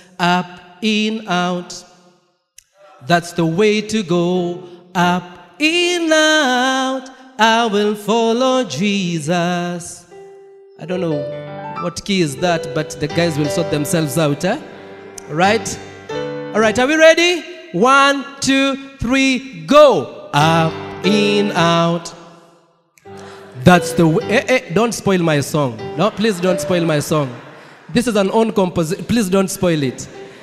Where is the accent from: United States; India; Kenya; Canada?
Kenya; moved away as an adult; now in Kampala, Uganda; I am Kenyan by nationality, Ugandan by assignment, Congolese by choice. Hey, I have it's a triple citizenship. I am born in Kenya, raised in Kenya, and I minister in a church called Trinity Chapel, Kampala